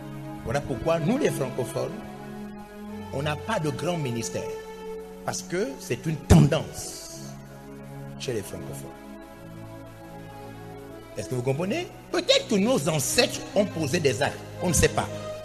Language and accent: French; Gabon; Je vous parle en tant que Gabonais.